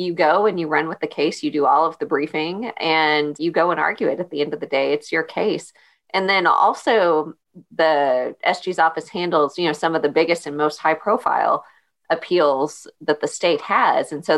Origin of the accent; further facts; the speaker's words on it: Big Spring, Texas, United States; now in Houston, United States; And before that, I grew up in Big Spring, Texas. I went to college at Abilene Christian University.